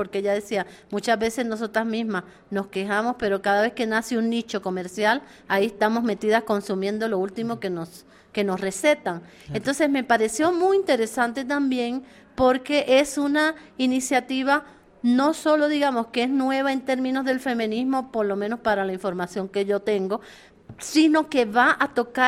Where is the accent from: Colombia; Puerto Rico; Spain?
Puerto Rico; como digo yo como puertorriqueña